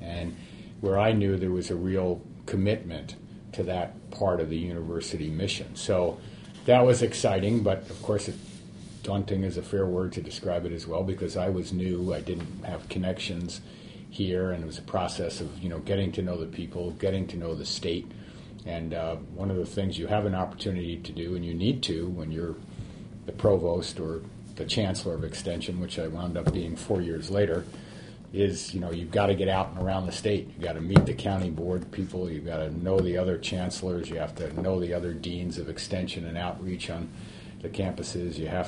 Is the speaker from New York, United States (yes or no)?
yes; New York City, New York, United States; I grew up in New York City and didn't have much of a background with agriculture